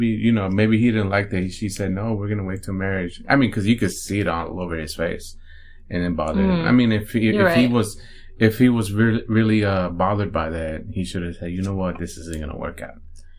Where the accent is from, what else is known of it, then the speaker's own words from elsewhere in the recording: Compton, California, United States; And I'm from Compton.